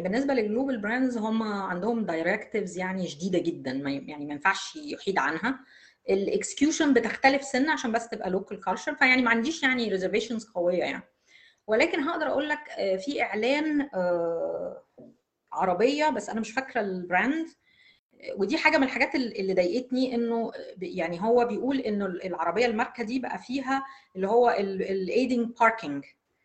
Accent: Egypt; احنا عندنا في مصر عندنا مشكله في البي والبي

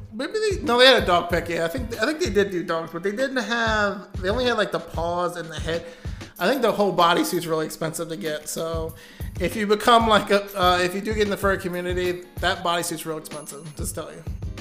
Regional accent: New York, United States; I'm from New York.

